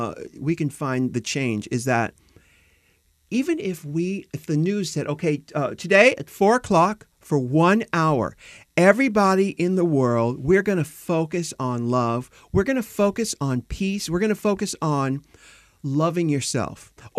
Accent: United States; I'm American

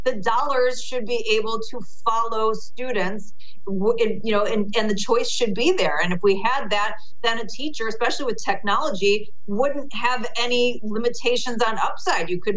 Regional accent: Chicago, Illinois, United States; places like my hometown of Chicago or New York or California

